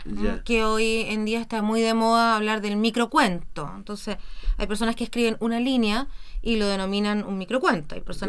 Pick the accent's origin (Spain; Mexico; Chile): Chile; quizá eso forma parte de nuestra naturaleza o de nuestra esencia como chilenos